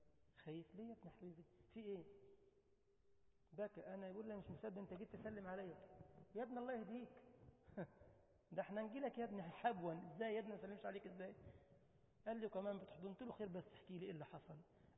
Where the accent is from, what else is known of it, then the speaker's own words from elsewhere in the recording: Tunisia; طبعا يا عم الشيخ انت عارف ان انا تونسي